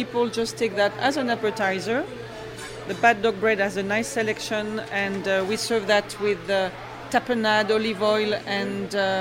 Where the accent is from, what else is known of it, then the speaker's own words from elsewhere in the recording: Bourgogne-Franche-Comté, France; Yes, that's my region. I'm from Burgundy originally.